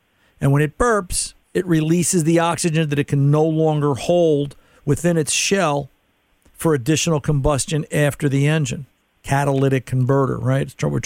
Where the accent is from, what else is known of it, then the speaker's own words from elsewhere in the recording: New Jersey, United States; I'm from Jersey. It's lunchtime.